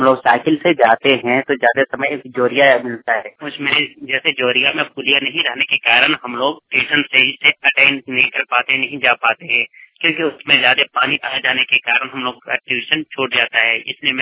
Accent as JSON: {"language": "Hindi", "region": "Jharkhand", "country": "India", "said": "मैं ग्राम बसाटाण पोस्ट बावनगांव थाना सारण जिला देवघर झारखंड का रहने वाला हूँ।"}